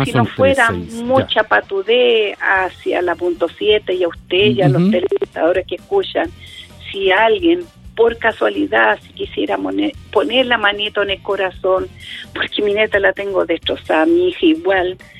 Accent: San Pedro La Costa, Chile; Yo soy de San Pedro La Costa.

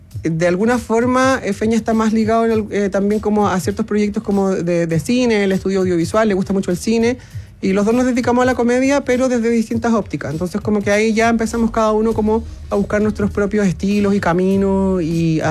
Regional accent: Cauquenes, Maule, Chile; also born or lived in San Carlos, Chile; Y luego me voy a Cauquenes a los 10 años.

